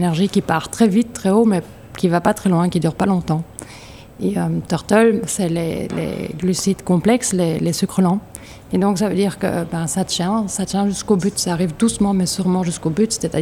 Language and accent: French; Denmark; moved away as an adult; now in Belgium; Alors moi j'ai grandi au Danemark, j'ai vécu 20 ans au Danemark. Et en revenant en Belgique, quand j'avais 28 ans